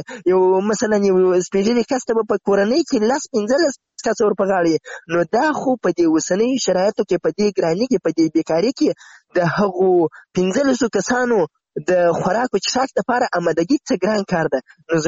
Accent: Zabul, Afghanistan; now in Ghazni, Afghanistan; زه له زابل نه راغلی یم دلته غزني کې په یو کار مصروف یم

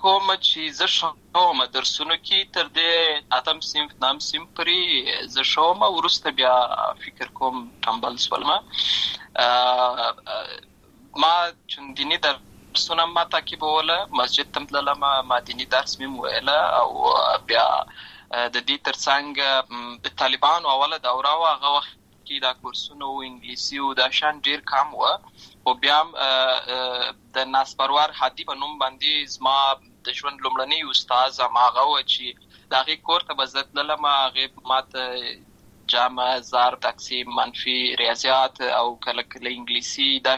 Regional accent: Lashkar Gah, Helmand, Afghanistan; born there; also born or lived in Uruzgan; زه په اصل کې د ورزغان ولایت یم. اما زه په هلمند ولایت لشکرګا کې پیدا شوی یم. اما د لوی سو یم.

